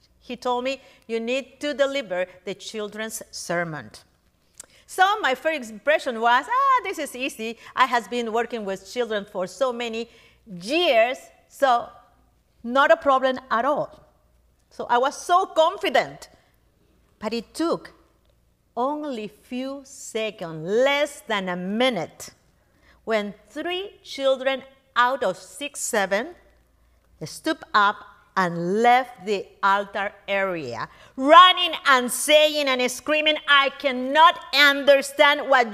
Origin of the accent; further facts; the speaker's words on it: Peru; moved away; Today's gospel makes me think of how I would feel going back to my hometown, Peru, to preach. After 30 years being away of preaching in my country, I can imagine my friends' eyebrows, you know, raising.